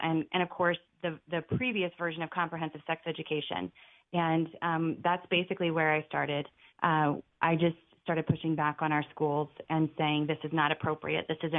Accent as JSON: {"language": "English", "country": "United States", "said": "I'm an American. I'm a Christian. I'm a mother. I'm an American."}